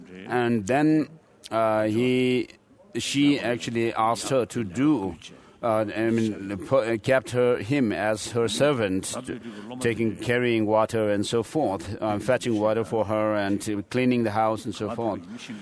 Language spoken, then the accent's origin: English; India; I'm from India, I'm in India, and I can't do much from here.